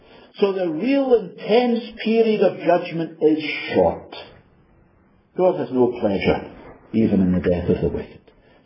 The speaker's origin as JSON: {"language": "English", "town": "Glasgow", "region": "Scotland", "country": "United Kingdom", "said": "I come from Glasgow."}